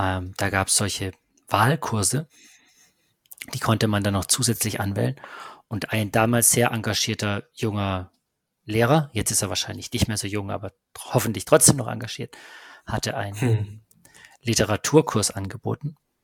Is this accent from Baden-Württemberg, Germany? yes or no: yes; Pforzheim, Baden-Württemberg, Germany; Wir kommen aus Pforzheim, wir stammen aus Pforzheim und sind der Stadt eng verbunden dadurch. Haben hier Abitur gemacht